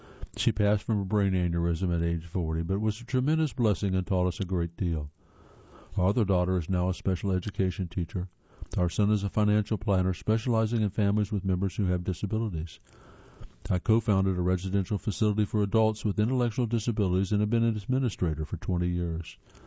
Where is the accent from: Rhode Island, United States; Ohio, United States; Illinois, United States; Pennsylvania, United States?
Pennsylvania, United States; Philadelphia; moved away as an adult; now in Florida, United States; In 2014, I moved from Philadelphia, where I'd lived since birth, to Florida, near Walt Disney World.